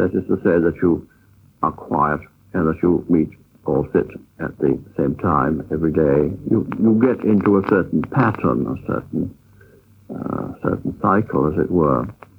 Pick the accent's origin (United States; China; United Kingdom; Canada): United Kingdom; Scotland; I was brought up in Scotland amongst Presbyterians